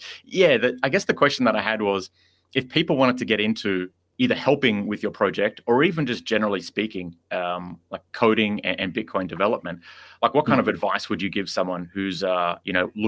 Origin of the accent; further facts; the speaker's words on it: Sydney, New South Wales, Australia; So I grew up in Sydney